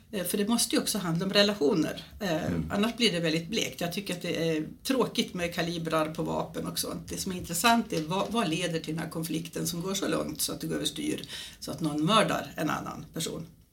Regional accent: Gotland, Sweden; jag är född och uppvuxen på Gotland. Så jag har sett ön med ett barns ögon

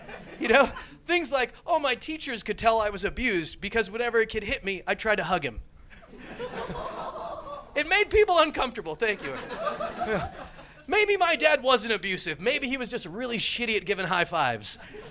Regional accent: United States

